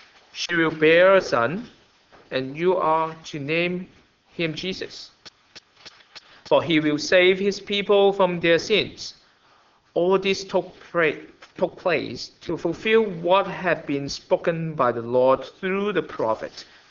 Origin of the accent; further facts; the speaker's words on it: Hong Kong; English is a second language; I have so many learning on globalization before I went to high school because I'm from Hong Kong.